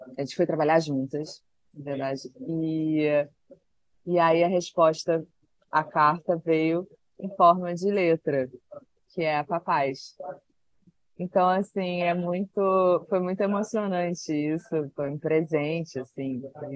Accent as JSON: {"language": "Portuguese", "region": "Rio de Janeiro", "country": "Brazil", "tie": "born there", "said": "E depois tem esse regresso ao Rio, à minha cidade, um reapaixonamento, a cidade onde eu nasci."}